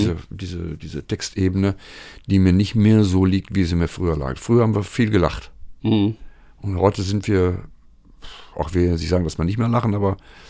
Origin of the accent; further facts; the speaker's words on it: Lüdenscheid, North Rhine-Westphalia, Germany; ich komme aus Lüdenscheid